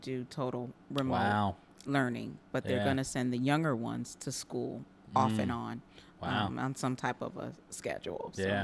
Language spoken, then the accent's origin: English; Syracuse, New York, United States; I was born and raised here in Syracuse.